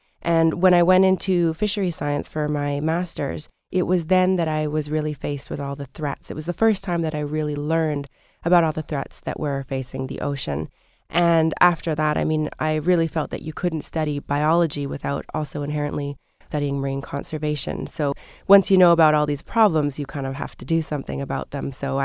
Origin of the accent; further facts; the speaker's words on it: Vancouver, British Columbia, Canada; born there; I was born in Vancouver, and I also went up to our family cabin on Quadra Island, which is in the Strait of Georgia in British Columbia.